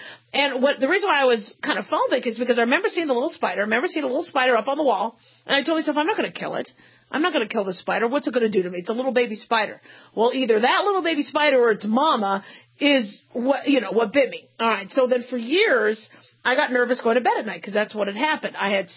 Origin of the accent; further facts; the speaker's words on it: Phoenix, Arizona, United States; growing up in Phoenix, you'd hear men who would be sitting on the potty going number two, getting bit by a black widow.